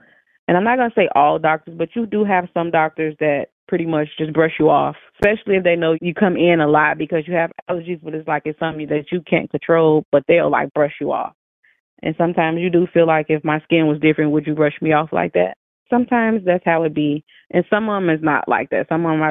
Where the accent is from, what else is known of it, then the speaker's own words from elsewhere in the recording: Chicago, Illinois, United States; I'm 34. I'm from Chicago, Illinois.